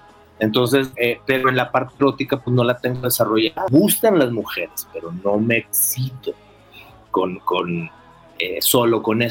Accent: Culiacán, Sinaloa, Mexico; yo que soy de Culiacán, Sinaloa, entonces de repente crezco en la playa, ¿no?

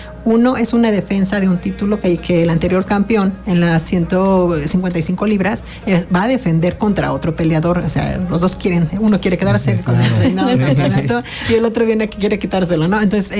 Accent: Cuernavaca, Morelos, Mexico; Somos aquí morelenses, yo soy de Cuernavaca, Morelos, yo aquí nací

